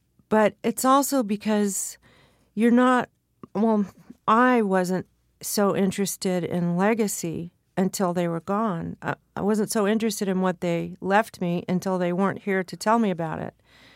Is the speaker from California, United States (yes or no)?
yes; California, United States; I grew up in Southern California. I was very well-versed in Southern California pop and rock